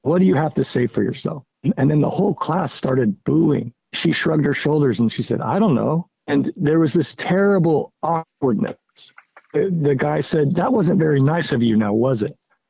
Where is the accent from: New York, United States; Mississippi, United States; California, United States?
California, United States; I grew up in the California school system. I grew up out here on a reservation, and in fourth grade in California, you're taught California history.